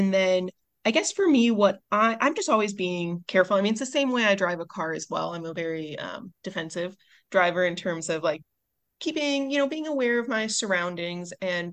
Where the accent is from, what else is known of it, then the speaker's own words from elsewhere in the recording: Midwest, United States; I can say this as a Midwesterner, I came out east, you all drive crazy compared to the Midwest.